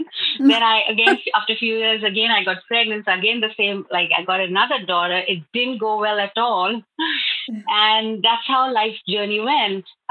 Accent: India; moved away as an adult; So I'm actually coming from India, and I was married, and I am married actually, and I have two daughters. I came from India in 2014 to this country.

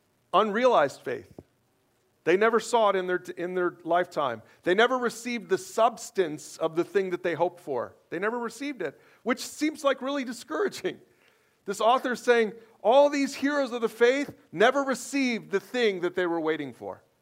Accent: Chicago, Illinois, United States; moved away as an adult; now in Brigham City, United States; Tracy and I we've lived here 27 years, and we still can't take our eyes off the mountains. We're from Chicago, y'all.

